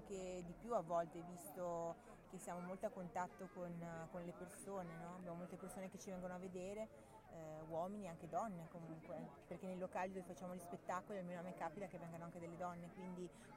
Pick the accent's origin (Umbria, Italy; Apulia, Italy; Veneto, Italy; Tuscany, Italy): Veneto, Italy; Venice; io sono di un'isola di Venezia, no? Sono veneziana